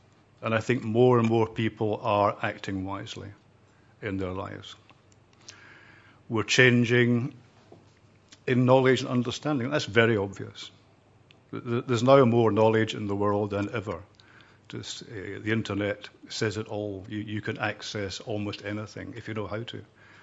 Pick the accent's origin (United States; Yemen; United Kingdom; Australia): United Kingdom; Scotland; now in Catalonia, Spain; I'm Scottish, but I live in Catalonia.